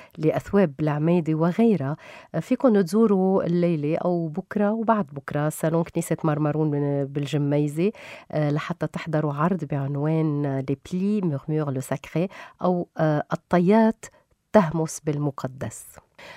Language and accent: Arabic; Lebanon; شو حقي أنا كلبنانية